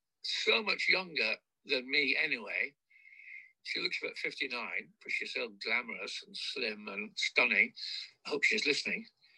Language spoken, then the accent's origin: English; Scotland, United Kingdom; I'm not Welsh. I've got a Welsh surname, but I'm Scottish, born in Scotland. Parents are Scottish, grandparents are Scottish.